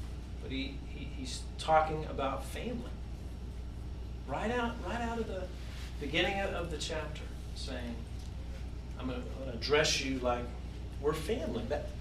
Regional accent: Texas, United States; I'm originally from Texas, so I'm, 2,000 miles away from my family, my wife's family.

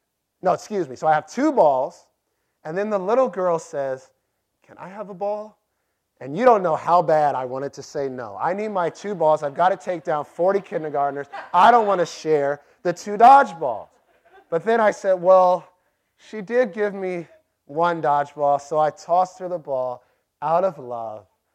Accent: Los Angeles, California, United States; because I have a Christian background, I grew up in Los Angeles, that's why I love you.

